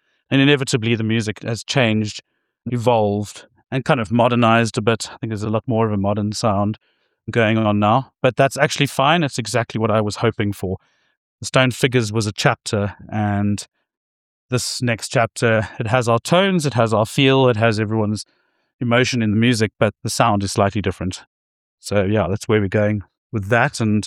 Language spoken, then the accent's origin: English; Hout Bay, Western Cape, South Africa; my time growing up in Hout Bay, actually. And yeah, when we were sort of 15, 16, it's one of those very small towns